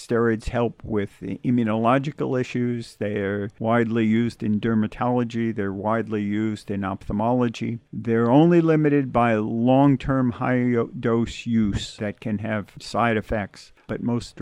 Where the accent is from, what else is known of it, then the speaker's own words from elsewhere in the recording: St. Petersburg, Florida, United States; So I grew up in Florida, and I graduated from high school in St. Petersburg, Florida, and then went to the University of South Florida in Tampa, Florida.